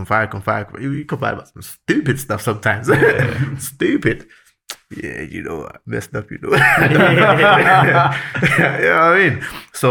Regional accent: London, United Kingdom; I'm from South London

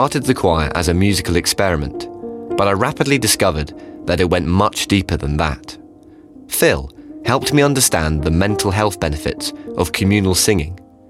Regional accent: Falmouth, South West England, United Kingdom; it turns out that even in my hometown of Falmouth, there's a growing demand for free, hot food.

